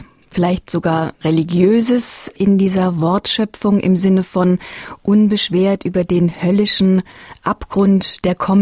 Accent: Austria; Bei uns in Österreich

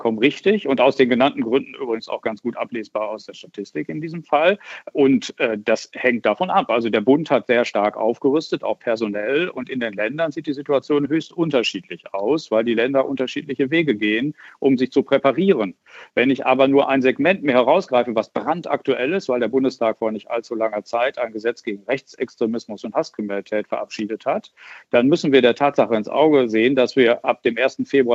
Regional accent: North Rhine-Westphalia, Germany; Ich beobachte das in Nordrhein-Westfalen zum Beispiel, mein Heimatbundesland, sehr intensiv

